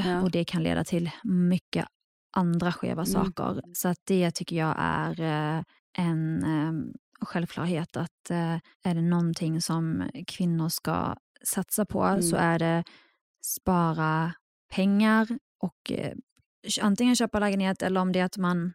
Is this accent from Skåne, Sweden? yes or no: yes; Skåne, Sweden; also born or lived in Iraq; Jag är ju uppväxt i Skåne på tidigt 90-tal. Så det var ganska speciellt för att vi kom ju då dit från Irak. Så att vi var typ den enda så arabiska familjen i en liten skånsk by.